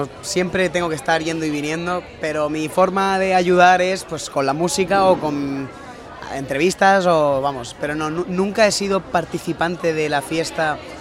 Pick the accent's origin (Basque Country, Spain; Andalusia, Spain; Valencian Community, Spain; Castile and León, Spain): Valencian Community, Spain; Alicante; esta es mi tierra, la que me ha tocado y menos mal. O sea, quiero decir, lo especial que tiene para mí es que he nacido aquí.